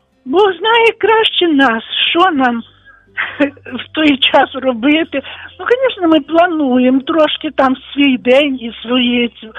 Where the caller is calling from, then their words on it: Volyn Oblast, Ukraine; я з Волині.